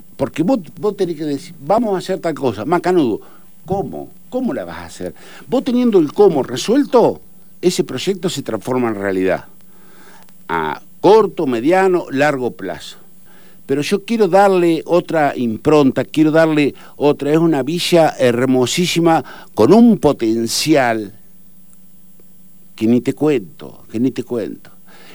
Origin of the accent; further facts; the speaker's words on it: Orense, Buenos Aires Province, Argentina; yo vengo de Orense, así lo tituló un medio cuando Claudia me dijo, un orensano tercero en la lista de Citadino.